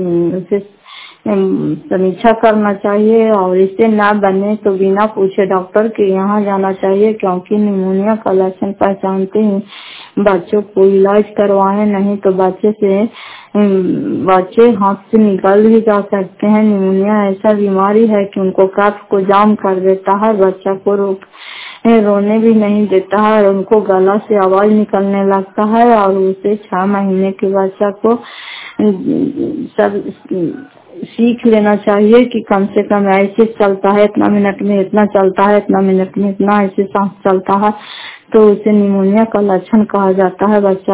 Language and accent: Hindi; Fatehpur, Bihar, India